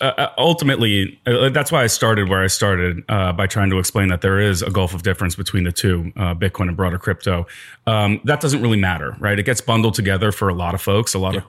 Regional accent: New York, United States; which is kind of sad as a New Yorker.

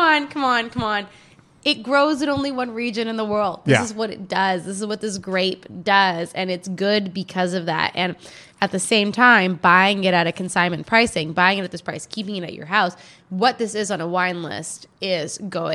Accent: Canada; At the time, because I worked in wine and I was from Canada, it was really quite interesting because everybody thought that I knew a lot more than I did.

